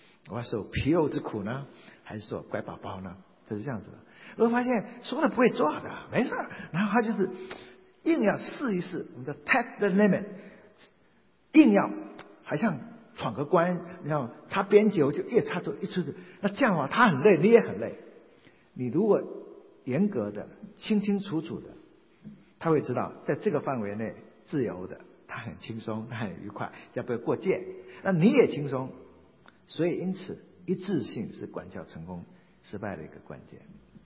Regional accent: Taiwan; 我从小在眷村长大

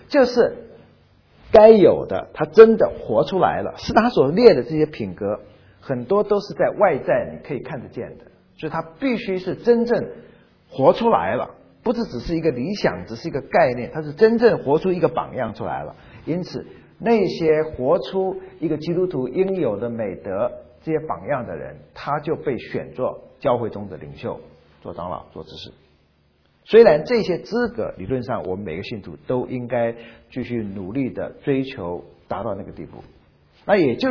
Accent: Fujian, China; 才发现我是福建人，我们福建人有一种规矩，就是现在我们已经不照规矩了，你得有了孙子才可以留胡子

